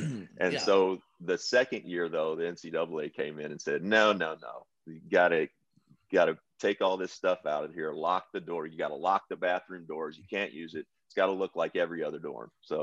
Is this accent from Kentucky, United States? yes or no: yes; Kentucky, United States; Well, you know, I grew up in Western Kentucky, and I had initially committed to Louisville.